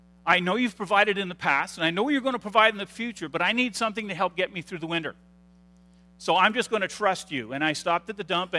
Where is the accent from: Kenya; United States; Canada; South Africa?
Canada; Pembroke, Ontario; I grew up in Pembroke.